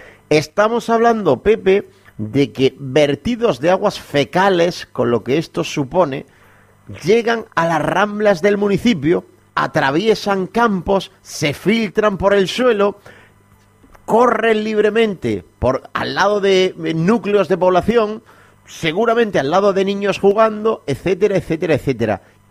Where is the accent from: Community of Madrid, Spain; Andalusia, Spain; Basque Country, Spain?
Andalusia, Spain; Níjar; el municipio nijareño, que es mi pueblo